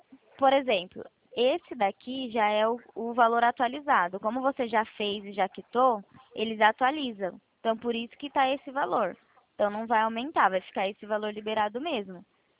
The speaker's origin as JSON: {"language": "Portuguese", "region": "São Paulo", "country": "Brazil", "said": "Eu sou de São Paulo."}